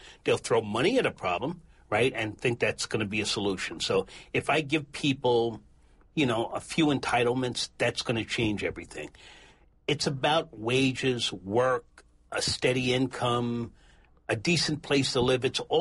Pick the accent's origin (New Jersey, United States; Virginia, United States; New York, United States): New York, United States; Long Island; I grew up on Long Island, and it's a perfect picture of this, right? Everybody got away from the city.